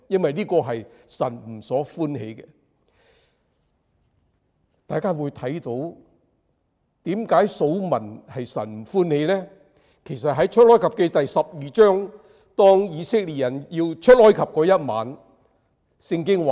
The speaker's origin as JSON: {"language": "Cantonese", "country": "China", "said": "所以我們中國人應該很明白"}